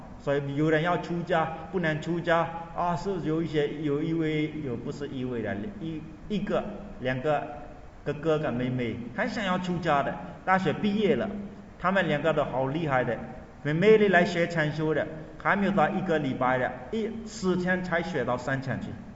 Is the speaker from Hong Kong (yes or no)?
no; Myanmar; Chinese is a second language; 我们缅甸人的心是信心是有的